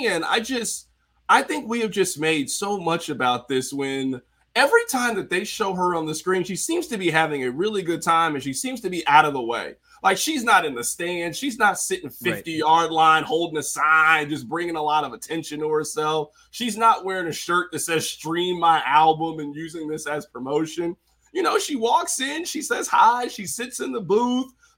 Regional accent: Kansas City, Missouri, United States; especially as like someone like born and raised in Kansas City. Like, I love Kansas City with all my heart

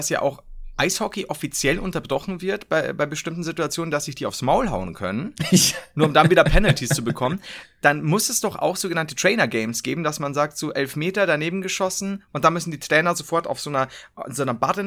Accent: Bavaria, Germany; ich bin Bayer, ich habe keine Wahl

